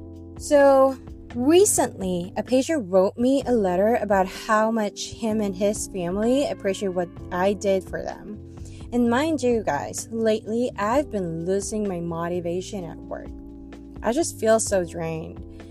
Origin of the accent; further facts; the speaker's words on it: Philippines; English is a second language; So obviously I'm Filipino, so duh, I will have an accent.